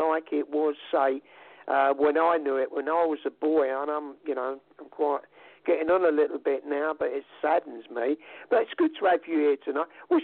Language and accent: English; London, United Kingdom; accent: Cockney; I mean, I'm an old Londoner. And everybody calls me a Cockney because it's my accent.